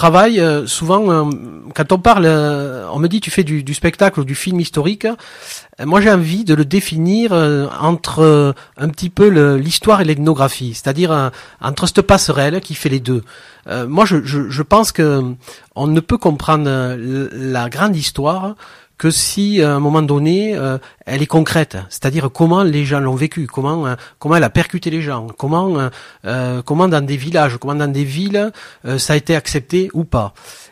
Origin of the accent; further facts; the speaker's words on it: Fabrezan, Occitanie, France; je viens de Fabrezan, dans les Corbières. Je suis né dans une famille qui était très très active sur le plan de l'éducation populaire.